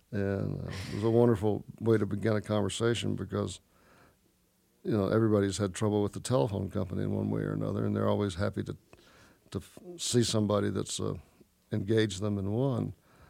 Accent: Texas, United States; born or raised there; now in Iowa, United States

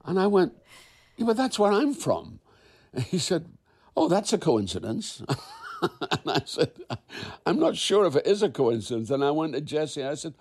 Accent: Quebec, Canada; born there; originally I was born in Quebec, and, you know, I travailed around, but I was originally born in Quebec.

